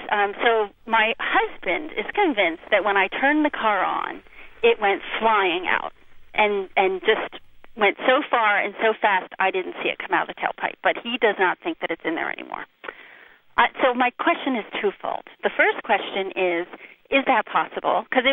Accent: New Vernon, New Jersey, United States; From New Vernon, New Jersey.

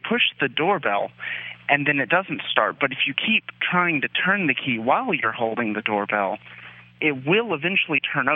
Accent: North Carolina, United States; I'm from North Carolina.

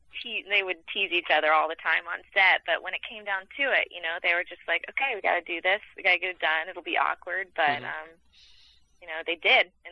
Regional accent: Atlanta, Georgia, United States; I'm from Atlanta, yes.

